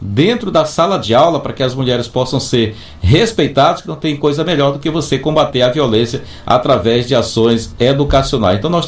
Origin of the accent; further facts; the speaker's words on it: Bequimão, Maranhão, Brazil; lá na cidade de Pinheiro, que inclusive é na minha região, eu sou de Bequimão, a regional fica em Pinheiro, que é conhecida como a Princesa da Baixada.